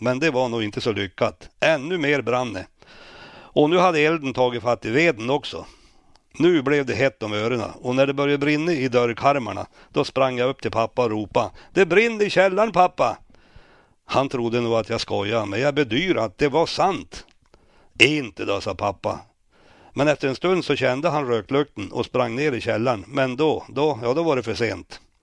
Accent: Örnsköldsvik, Västernorrland County, Sweden; born there; Jag föddes på Öviks BB den 16 juli 1948 och det var med en väldig fart ska jag säga.

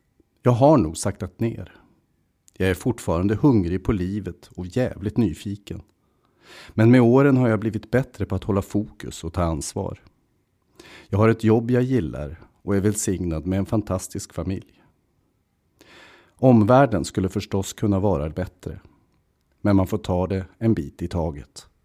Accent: Örnsköldsvik, Västernorrland County, Sweden; moved away as an adult; Jag flyttade från Övik direkt efter gymnasiet. Det var liksom förutbestämt att det inte gick att vara kvar. Vi flyttade för studier, jobb och äventyr. Mina 10 år i Övik var, som ni kanske förstått, väldigt intensiva.

